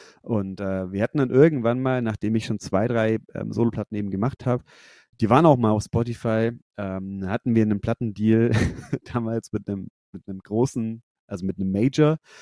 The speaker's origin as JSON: {"language": "German", "town": "Nuremberg", "region": "Bavaria", "country": "Germany", "said": "Wir kommen alle aus der Ecke Nürnberg-Fürth, also wir haben alle mal eine Zeit lang in derselben Straße in Nürnberg gewohnt"}